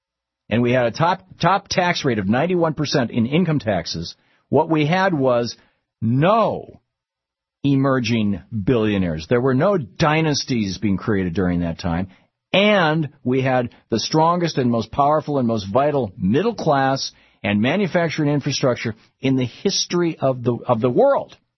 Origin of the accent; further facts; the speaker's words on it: Michigan, United States; I remember growing up in Michigan, we had the Detroit News and the Detroit Free Press.